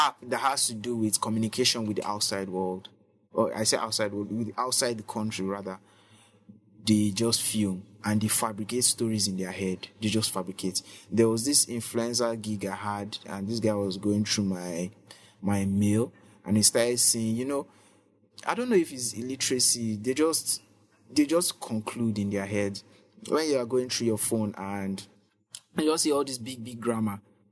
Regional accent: Ibadan, Oyo, Nigeria; Ibadan is really, really nice. And growing up in Ibadan, I lived in Orita.

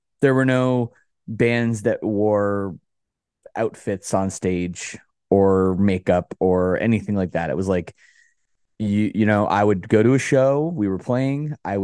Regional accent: Canada; we're Canadian, so we didn't have a bank account in the U.S.

